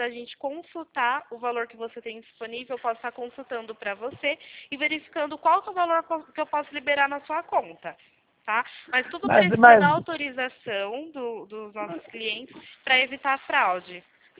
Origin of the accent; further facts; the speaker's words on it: São Carlos, São Paulo, Brazil; Eu sou daqui da cidade de São Carlos